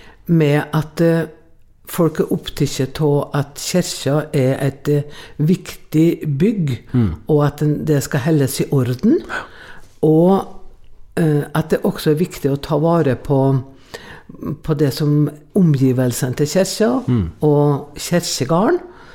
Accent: Frei, Møre og Romsdal, Norway; kirka hjemme på Frei

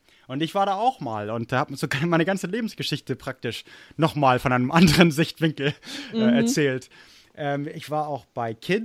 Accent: Germany; also born or lived in United States; wie ich aufgewachsen bin in Deutschland im Gegensatz zu Amerika. Also ich habe beide mitbekommen.

